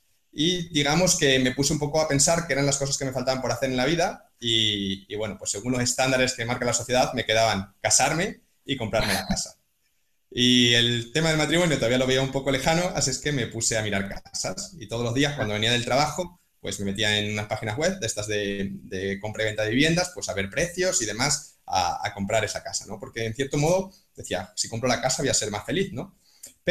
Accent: Cáceres, Extremadura, Spain; tengo 29 años y soy de Cáceres. Y estudié ingeniería informática aquí, en la Universidad de Extremadura, viviendo en casa de mis padres

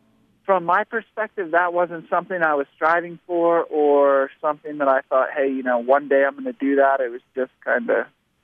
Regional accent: New York, United States; growing up in New York, I always thought I loved racing BMX.

